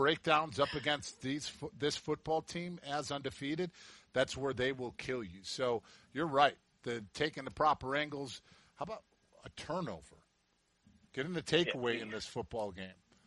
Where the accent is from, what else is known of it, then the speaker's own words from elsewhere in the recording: Chicago, Illinois, United States; Growing up in Chicago, I could still sing the whole